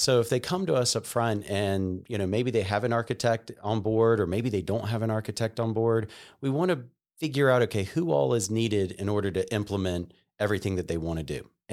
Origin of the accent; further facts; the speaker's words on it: Savannah, Georgia, United States; Where are you from? I grew up in Savannah.